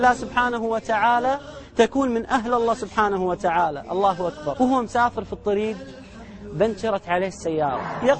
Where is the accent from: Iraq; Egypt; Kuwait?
Kuwait; احنا في بلدنا الكويت ولله الحمد